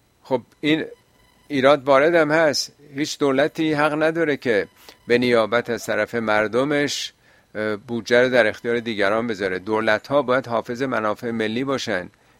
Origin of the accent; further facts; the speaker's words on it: Iran; یعنی این داوری که در بین ما ایرانیام هست